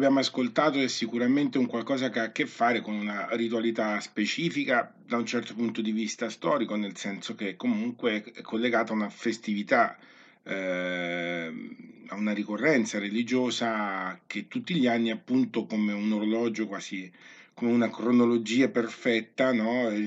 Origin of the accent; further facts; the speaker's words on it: Umbria, Italy; Io sono umbro